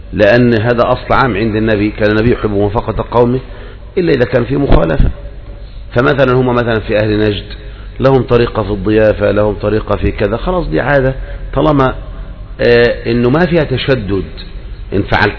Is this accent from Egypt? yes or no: no; Libya; الآن عندنا في ليبيا